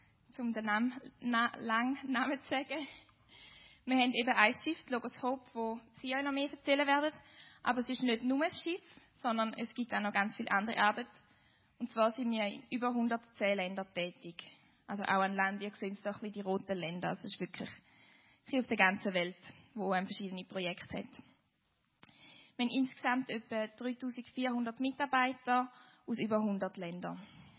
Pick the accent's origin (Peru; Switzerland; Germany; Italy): Switzerland; Genau, ich komme aus der Schweiz.